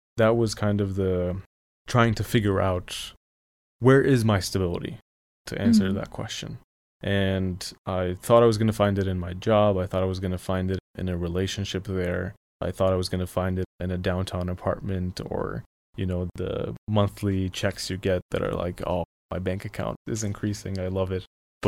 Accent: Aleppo, Aleppo Governorate, Syria; We've grown up in Aleppo, Syria

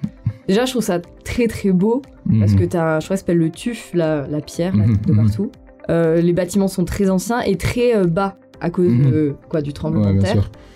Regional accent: Dijon, Bourgogne-Franche-Comté, France; Je viens d'une ville qui s'appelle Dijon, qui est très connue pour la moutarde.

